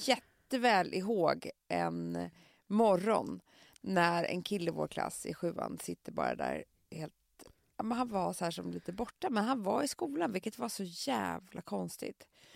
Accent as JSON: {"language": "Swedish", "town": "Stockholm", "region": "Stockholm County", "country": "Sweden", "said": "speciellt också på Söder där jag kommer från."}